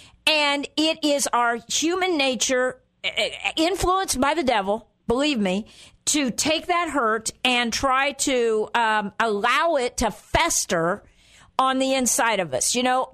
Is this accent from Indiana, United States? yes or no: yes; Indiana, United States; I'm from Indiana and the farmland, you know, in fact, farmland, where there's corn and beans right now and all kinds of good stuff.